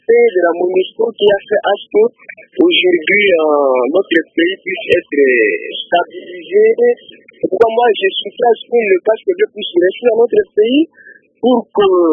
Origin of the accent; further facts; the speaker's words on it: Équateur, DR Congo; À l'Est et chez nous à l'Équateur